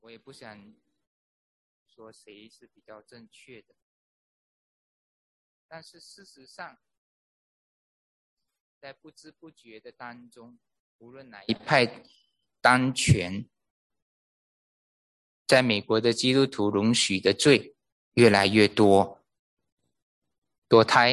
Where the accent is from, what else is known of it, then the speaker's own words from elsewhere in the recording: Malaysia; 我是马来西亚来的，在马来西亚，华人在马来西亚是二等公民啊。